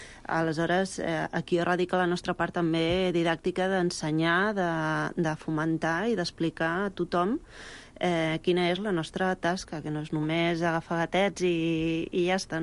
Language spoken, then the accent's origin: Catalan; Sant Boi de Llobregat, Catalonia, Spain; jo he vist que el meu poble, Sant Boi, doncs està...